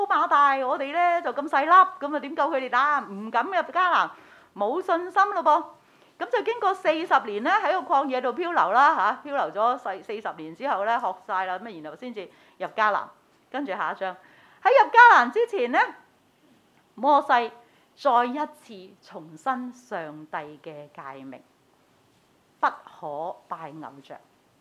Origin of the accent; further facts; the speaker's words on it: China; 就好似我哋中國人啦，都有好多嘢要拜嘅